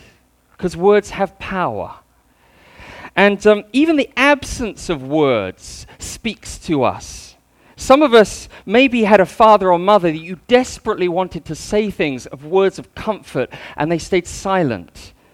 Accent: Hong Kong Island, Hong Kong; When we're from Hong Kong Island, normally we say that whenever we go out, we're going out to the dark side.

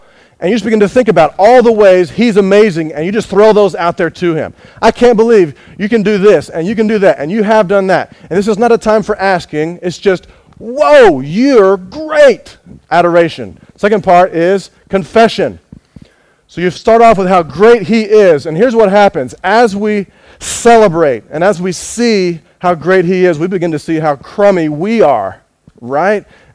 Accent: United States; You can tell I'm American, right? Got to have cereal.

